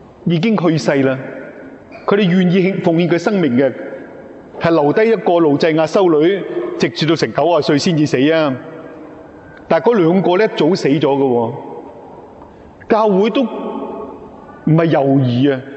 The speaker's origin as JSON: {"language": "Cantonese", "country": "China", "said": "所以我哋中国人都有呢个差不多先生啲课书，系咪？"}